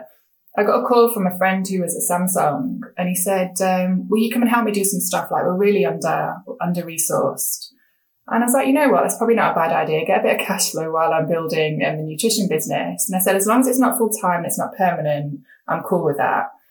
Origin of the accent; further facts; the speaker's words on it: England, United Kingdom; I'm a woman, I'm not Korean, I'm English